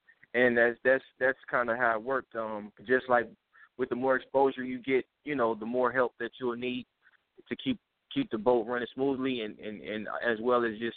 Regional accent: Kansas City, Missouri, United States; now in California, United States; I'm actually from Kansas City, Missouri. That's where I was born and raised

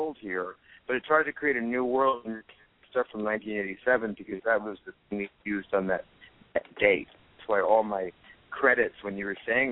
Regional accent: Hollywood, California, United States; But I grew up in Hollywood

